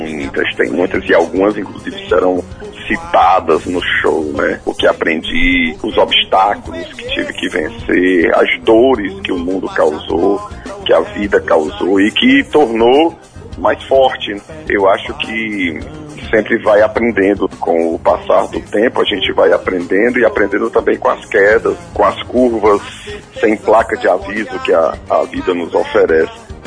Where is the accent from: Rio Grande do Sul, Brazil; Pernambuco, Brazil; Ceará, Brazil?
Ceará, Brazil; Fortaleza; E também no dia 18 aqui em Fortaleza, na minha terra.